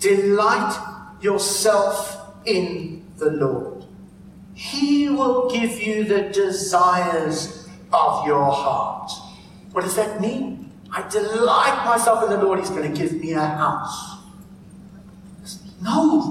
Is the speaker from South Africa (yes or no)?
yes; South Africa; now in Australia; I'm a South African, so I didn't know this happened.